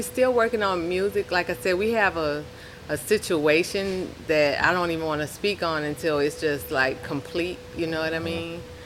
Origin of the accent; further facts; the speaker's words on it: New Orleans, Louisiana, United States; also born or lived in New York / Houston; I was born in New York, raised in New Orleans, and even moved to Houston back and forth. Like, I'm kind of from everywhere, but New Orleans was like my life lesson place.